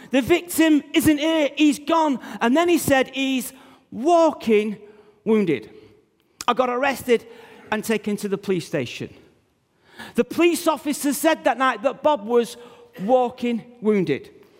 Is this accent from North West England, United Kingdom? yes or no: yes; Manchester, North West England, United Kingdom; born there; my dad was born in Yorkshire. I was born in Manchester.